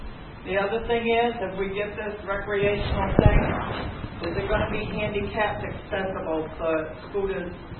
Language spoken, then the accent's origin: English; Belfast, United States; I grew up in Belfast